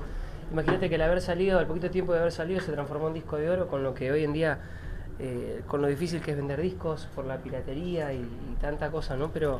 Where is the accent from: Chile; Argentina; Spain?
Argentina; Si como argentino poder cruzar las fronteras